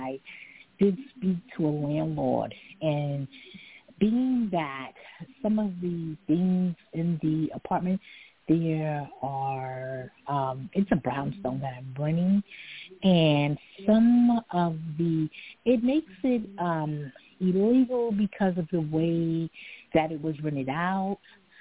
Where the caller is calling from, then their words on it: Brooklyn, New York, United States; I'm calling from Brooklyn, New York.